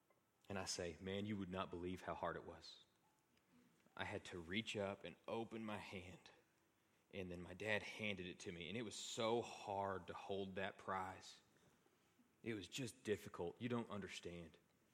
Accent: Texas, United States; When I was growing up in Panhandle, we didn't have the star test yet.

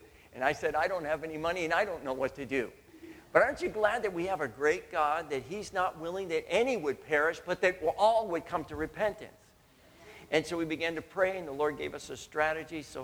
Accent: New England, United States; And so I grew up here in New England, and Nancy was part of the youth here

